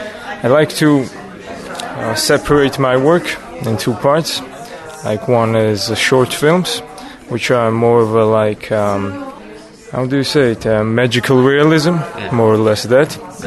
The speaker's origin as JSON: {"language": "English", "region": "Tbilisi", "country": "Georgia", "said": "I'm from Georgia, from the capital, Tbilisi, and I'm a movie director."}